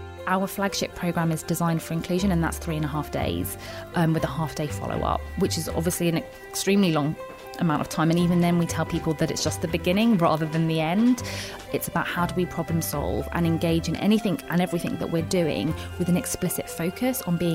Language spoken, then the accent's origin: English; United Kingdom; I'm mixed heritage. I'm Algerian British.